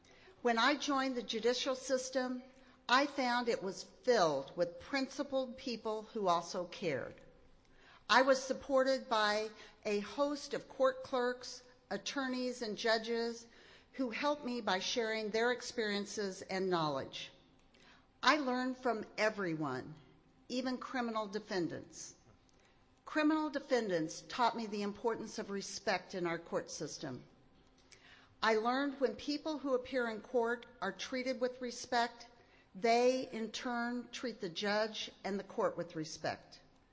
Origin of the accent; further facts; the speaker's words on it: Nevada, Missouri, United States; I am proud to be a lifelong Missourian. I was born and raised in Nevada in Vernon County. I am a product of the public schools of this state